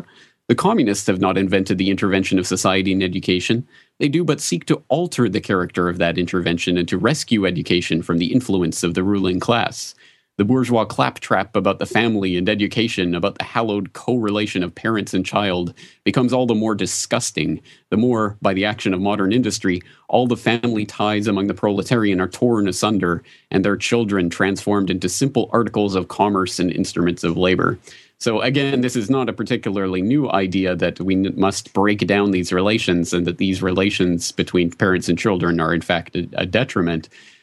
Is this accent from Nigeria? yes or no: no; Canada; now in Japan; And it's certainly as a Canadian and as someone now in Japan, it's not something that manifests itself to that great a degree in, I think, any other culture that I've ever experienced.